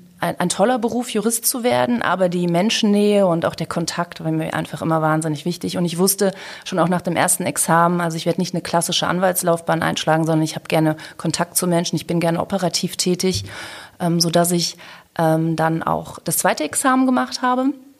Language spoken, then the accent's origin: German; Düsseldorf, North Rhine-Westphalia, Germany; also born or lived in Hamburg; dass ich tatsächlich wohnhaft bin in Düsseldorf. Ich bin in Düsseldorf groß geworden und habe, als ich die Geschäftsführung jetzt der Holding in 2009 übernommen habe, auch sehr viele Jahre in Hamburg gewohnt und gelebt.